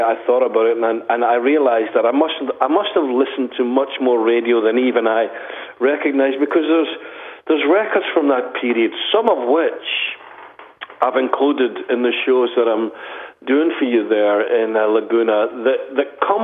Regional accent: Scotland, United Kingdom; So pretty much, like most kids in the UK, my generation

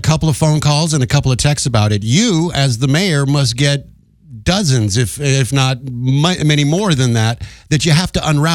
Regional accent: Las Vegas, Nevada, United States; Growing up in Vegas with that hot sun in the desert, 110 degree heat in the summer

